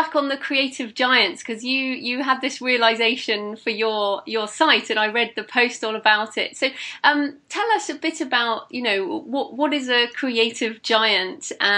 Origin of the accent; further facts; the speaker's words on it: United Kingdom; or is that just me being British and Americans are quite happy for it?